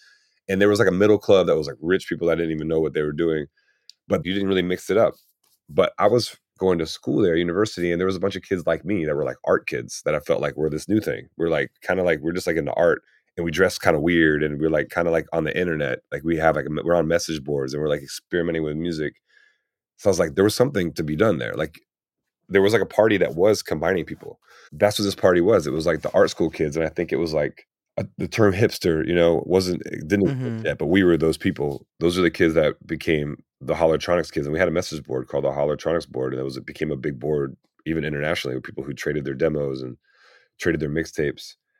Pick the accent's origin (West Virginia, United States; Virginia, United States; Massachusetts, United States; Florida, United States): Florida, United States; I think growing up in Florida, like I was trying to express that Florida had this diversity that nobody like really talked about. Like everybody kind of hung out together, and I grew up like feeling that.